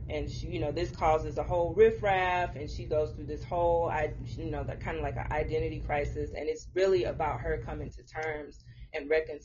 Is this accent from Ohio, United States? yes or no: no; St. Louis, Missouri, United States; also born or lived in Bay Area, California; I am originally born and raised in St. Louis.